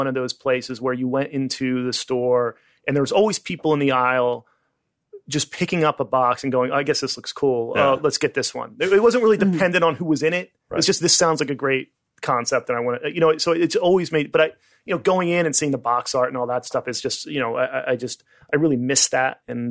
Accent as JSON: {"language": "English", "region": "Pennsylvania", "country": "United States", "tie": "born or raised there", "said": "Outside Philadelphia."}